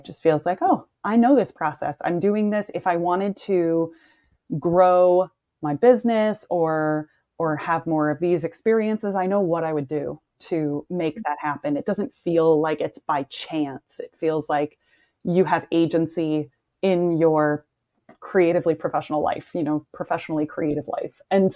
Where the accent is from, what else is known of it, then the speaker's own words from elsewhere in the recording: Midwest, United States; So as a musician, so I'm from the Midwest originally. I grew up in a very musical and dramatic, you know, family.